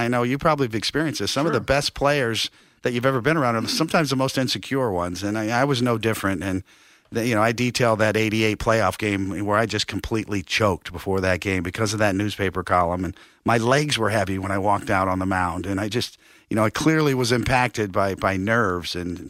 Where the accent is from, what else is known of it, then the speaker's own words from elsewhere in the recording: Kansas City, Missouri, United States; As a youngster, I was a kid from Kansas City, Missouri, that had never been to New York.